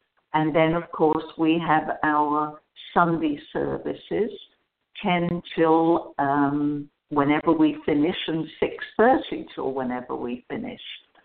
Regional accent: Somersham, East of England, United Kingdom; born there; where I was born in Cambridge, in a place called Somersham.

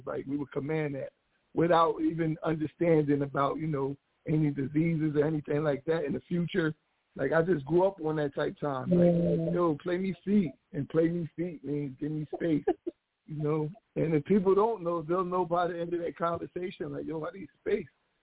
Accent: Camden, New Jersey, United States; I grew up in Camden, New Jersey.

